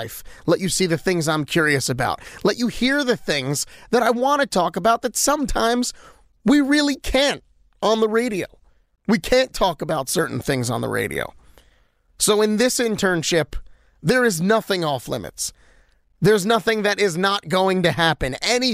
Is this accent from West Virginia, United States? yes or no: no; New York City, New York, United States; So I grew up in Bensonhurst in Brooklyn